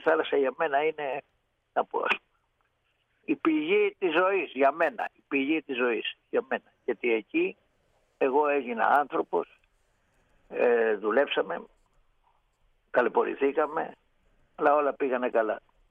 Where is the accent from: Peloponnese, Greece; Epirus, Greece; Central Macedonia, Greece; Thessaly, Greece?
Peloponnese, Greece; Kranidi; now in Ligourio, Greece; εγώ είμαι από το Κρανίδι, η καταγωγή μου είναι από το Κρανίδι, ναι. Αναμένω στο Λιγούριο, η γυναίκα μου είναι από εδώ και μένω εδώ.